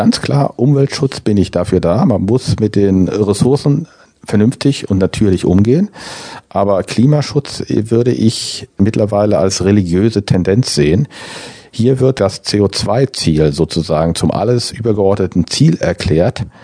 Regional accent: Gifhorn, Lower Saxony, Germany; Ich komme ja aus Gifhorn

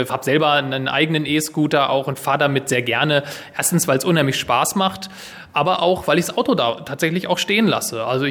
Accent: Wolfsburg, Lower Saxony, Germany; born there; Ja, ich bin gebürtiger Wolfsburger

